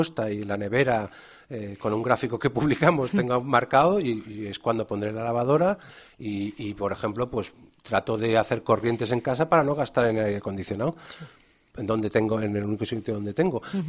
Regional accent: Cádiz, Andalusia, Spain; Y yo lo digo yo que soy gaditano, ¿eh? Pero perdí la gracia en los destinos de mi padre.

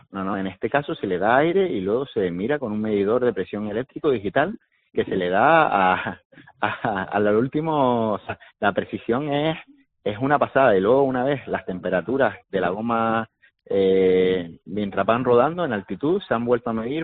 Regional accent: Canary Islands, Spain; como ciclista canario que he estado muchos años montando en bici

